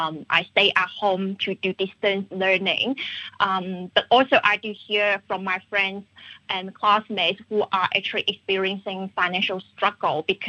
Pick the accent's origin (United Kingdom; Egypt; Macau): Macau; English is a second language; now in Australia; I'm from Macau, and when I flew back to Australia to continue my study in January